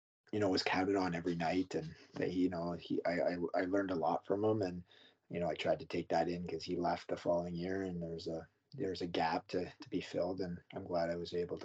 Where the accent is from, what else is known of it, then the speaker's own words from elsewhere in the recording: Newmarket, Ontario, Canada; I played a season of junior in Newmarket in my hometown, and then I went off to Ottawa and played.